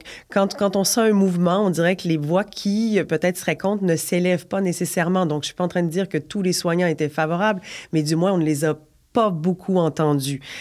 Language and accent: French; Quebec, Canada; mais c'est la première fois qu'on parle chez nous au Québec, dans les lois, d'un tiers de confiance.